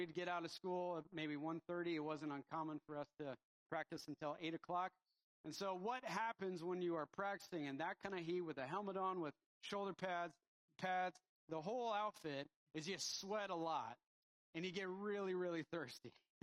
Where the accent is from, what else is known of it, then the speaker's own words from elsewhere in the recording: Arizona, United States; I played football, and I grew up in Arizona. And if you know anything about Arizona, it is hot there.